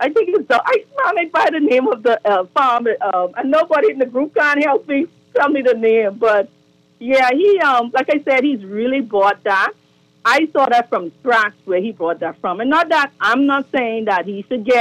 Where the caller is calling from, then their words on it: North Carolina, United States; I'm actually calling from North Carolina.